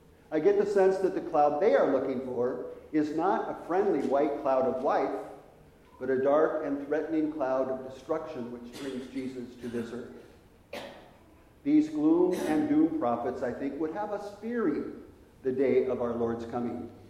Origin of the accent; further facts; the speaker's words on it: Iowa, United States; As a child growing up in Iowa, I can remember being fascinated by clouds.